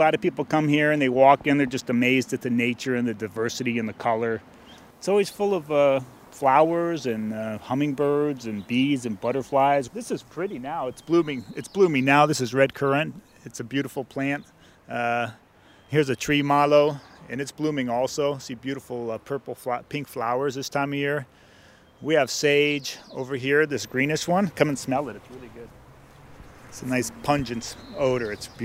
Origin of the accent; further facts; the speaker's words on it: San Francisco, California, United States; I grew up in San Francisco, and the weather, of course, you know, it's foggy and overcast often.